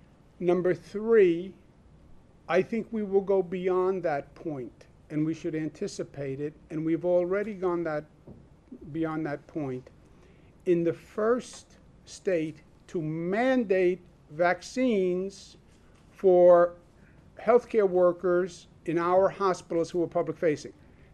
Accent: Queens, New York, United States; accent: Queens; as a New Yorker, not as a governor, as a Queens boy with a Queens accent and proud of it?

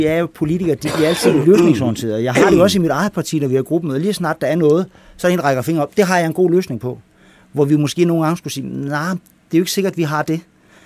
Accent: Guldborgsund, Zealand, Denmark; Nu kommer jeg fra Guldborgsund.

